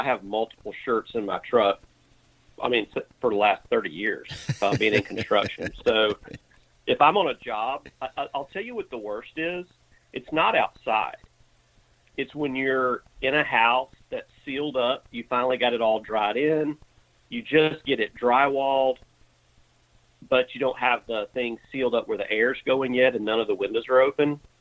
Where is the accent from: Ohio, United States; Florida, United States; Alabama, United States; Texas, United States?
Alabama, United States; No, I'm a South Alabama redneck.